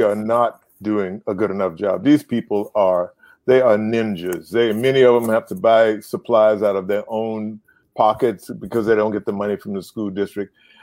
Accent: Savannah, Georgia, United States; I grew up in Savannah, Georgia. And I grew up in a family of five children, a single parent, supported by a grandmother and a surrogate aunt.

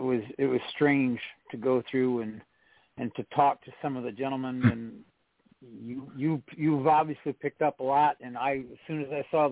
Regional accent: Sheridan, Michigan, United States; I was born and raised in Sheridan, which is in the middle of Montcalm County, and Ithaca's in Montcalm, or just outside of Montcalm.

